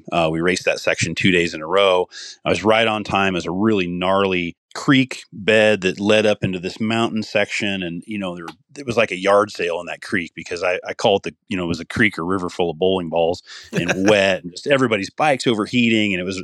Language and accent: English; Midwest, United States; I grew up in the Midwest and there wasn't a lot of information about how to eat healthier and how to do things.